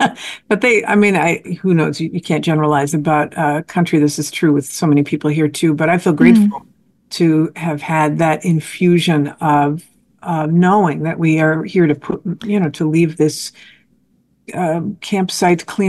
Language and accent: English; Canada; I'm an immigrant from Canada.